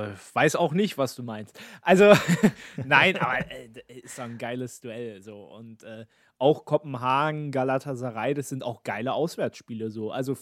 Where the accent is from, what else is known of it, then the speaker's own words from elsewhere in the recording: Berlin, Germany; born there; ich als gebürtiger Berliner